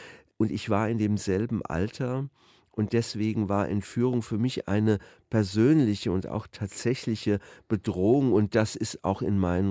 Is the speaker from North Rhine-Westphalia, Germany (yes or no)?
no; Wiesbaden, Hesse, Germany; Ich bin in Wiesbaden aufgewachsen